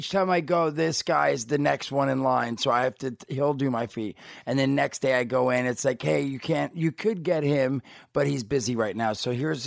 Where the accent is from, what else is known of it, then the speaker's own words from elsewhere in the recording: New Jersey, United States; I grew up in Jersey, and right down the road was like the Olive Garden and all the different, you know, restaurants we'd check out.